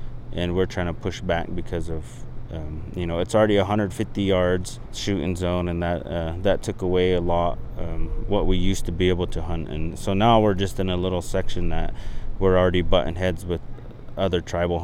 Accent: Idaho, United States; My Indian name is … I'm from the Nimipu Nez Perce tribe.

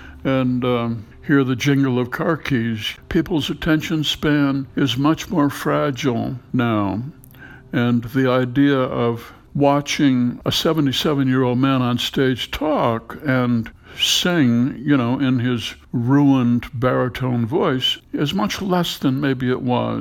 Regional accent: Minnesota, United States; I grew up in Minnesota. People here know me

